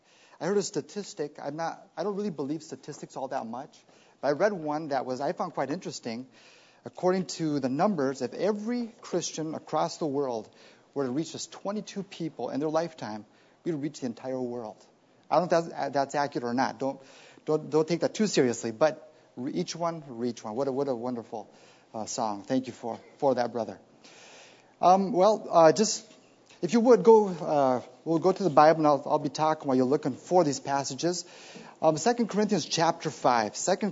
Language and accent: English; Bolivia; I grew up in Bolivia. My parents have been in missionaries since 1982. They're still there today.